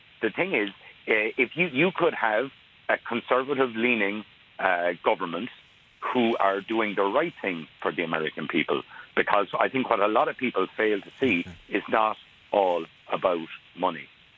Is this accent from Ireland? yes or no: yes; Connacht, Ireland; I wasn't from Letterkenny. I'm from Connemara